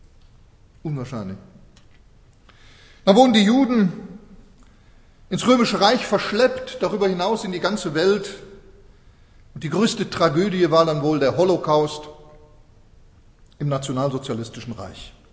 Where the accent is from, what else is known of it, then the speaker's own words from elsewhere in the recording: Switzerland; wir als Schweizer sind ja flotte Leute.